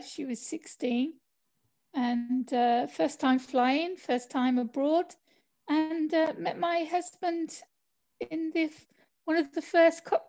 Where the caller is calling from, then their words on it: Greece; because of course over here we're calling from Greece, and the Greek Orthodox are very strict when it comes to Easter.